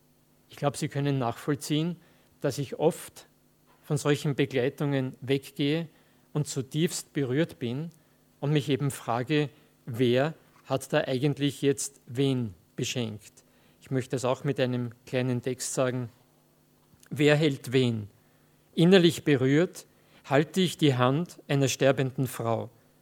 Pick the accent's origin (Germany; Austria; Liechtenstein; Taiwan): Austria; Lower Austria; Ich komme aus dem Mostviertel in Niederösterreich